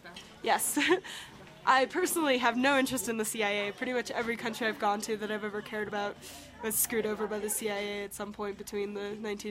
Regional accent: United States; now in Brazil; I'm an American university student, and I'm studying in Brazil for a year

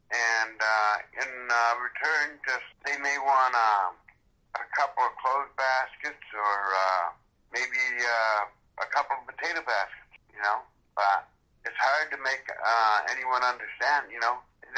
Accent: Houlton, Maine, United States; I'm from Houlton, Maine.

